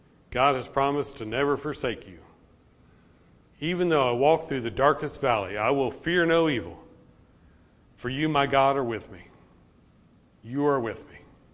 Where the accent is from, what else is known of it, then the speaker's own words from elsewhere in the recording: Springfield, United States; That's okay. I'm from Springfield.